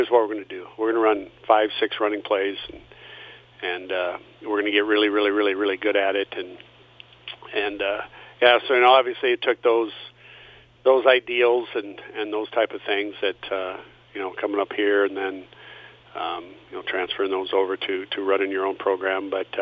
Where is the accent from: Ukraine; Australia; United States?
United States; Riceville, Iowa; being from North Iowa, I grew up in Riceville and not that too far away from here